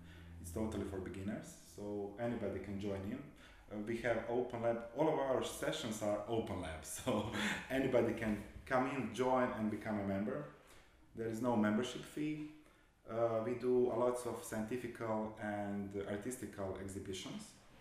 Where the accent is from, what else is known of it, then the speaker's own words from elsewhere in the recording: Dubrovnik, Dubrovnik-Neretva County, Croatia; now in Zagreb, Croatia; I'm from Dubrovnik. I live in Zagreb.